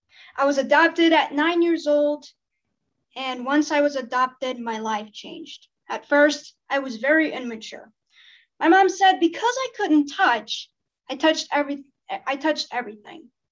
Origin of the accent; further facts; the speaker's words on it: Kansas City, Missouri, United States; also born or lived in Armenia; I am from Kansas City, Missouri. I was born in Armenia. I lived there for about 9 years.